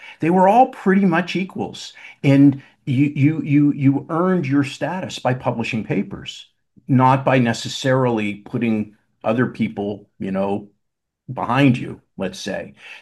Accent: Pittsburgh, Pennsylvania, United States; I grew up in Pittsburgh.

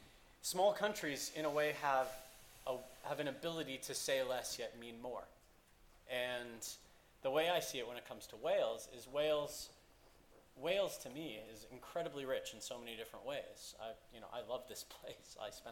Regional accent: Canada; moved away; I'm from Canada, so originally, and I consider ourselves a small nation

